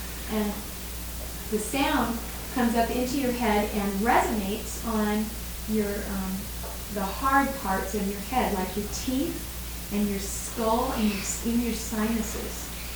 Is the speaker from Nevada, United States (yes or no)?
no; Bellingham, Washington, United States; I'm from Bellingham, Washington, and I went to Western Washington University.